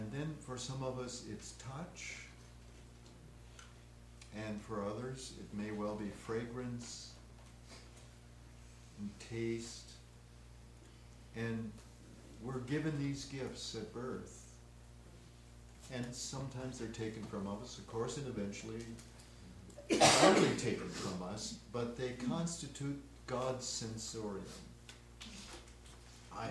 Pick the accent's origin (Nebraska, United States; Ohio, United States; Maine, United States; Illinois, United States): Ohio, United States; Yeah. I grew up in Ohio.